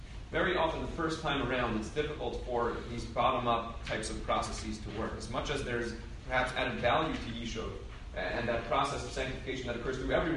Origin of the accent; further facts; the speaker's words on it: Woodmere, New York, United States; has most recently made his home in my hometown, in Woodmere, and he has made his imprint on the shul that I grew up in the Young Israel of Woodmere.